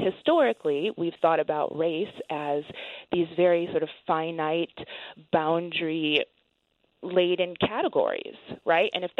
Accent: Apple Valley, Minnesota, United States; You know, I grew up in Apple Valley in the Twin Cities.

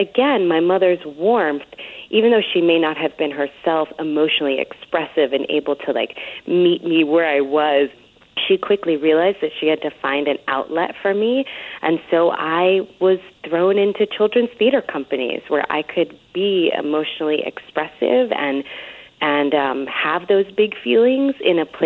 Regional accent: Bronx, New York, United States; And where I come from, in the building that I grew up in the Bronx, when the elevator door opens, there's like 20 apartments.

